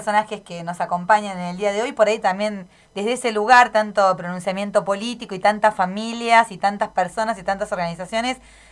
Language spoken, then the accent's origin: Spanish; La Plata, Buenos Aires Province, Argentina; Yo soy platense